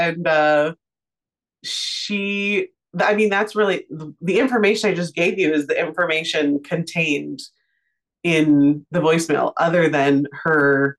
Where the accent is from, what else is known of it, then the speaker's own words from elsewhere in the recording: Southwest, United States; Summer and I are from the Southwest.